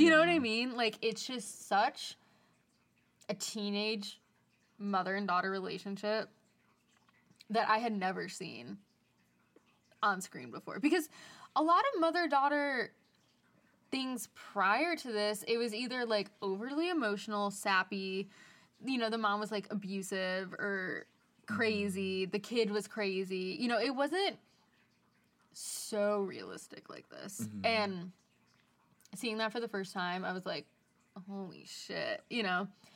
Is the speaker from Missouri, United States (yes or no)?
no; Cleveland, Ohio, United States; Like, I am from Cleveland. I really wanted to go to school away from Cleveland in Chicago, you know.